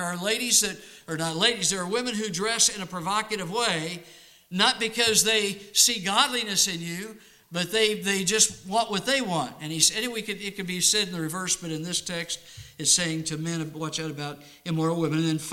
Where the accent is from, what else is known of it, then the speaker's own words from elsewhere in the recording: Arizona, United States; I grew up in Arizona.